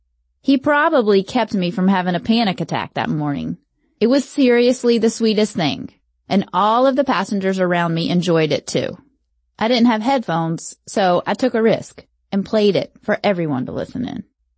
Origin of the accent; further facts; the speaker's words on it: Kinston, North Carolina, United States; We drove back to Kinston, my hometown, and the only thing that I missed more than them was Bojangles.